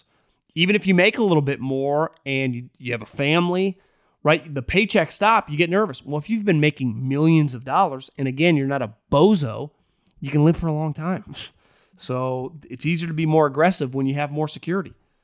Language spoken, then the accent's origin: English; Canada; I'm from Canada